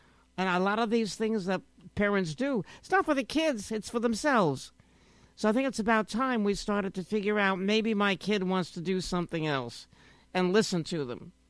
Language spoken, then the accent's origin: English; New York City, New York, United States; I was brought up living in New York City. We played in the gutter.